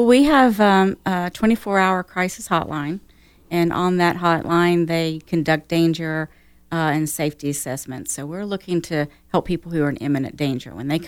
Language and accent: English; North Carolina, United States; also born or lived in Iowa; I was born in North Carolina, lived in Iowa a little bit, but North Carolina is really home for me. Been in Kernersville for about 23 years now.